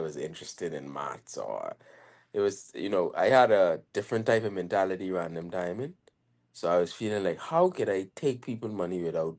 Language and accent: English; Nassau, New Providence, Bahamas; But I grew up in Nassau